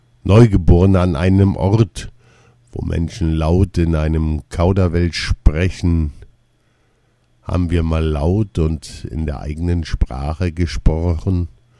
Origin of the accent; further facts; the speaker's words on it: Iraq; Ich selbst bin aus dem Irak, spüre noch immer einige Dinge, die ich erwähnt habe.